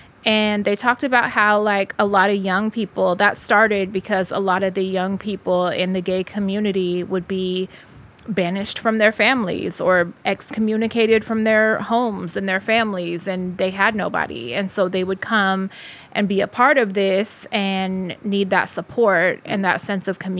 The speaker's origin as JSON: {"language": "English", "town": "Richmond", "region": "California", "country": "United States", "tie": "born or raised there", "said": "I am from Richmond, California, but lived there my entire life."}